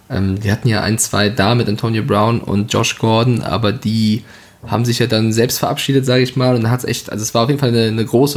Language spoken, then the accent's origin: German; Frankfurt, Hesse, Germany; würde man in Frankfurt sagen, ich bin aus Frankfurt.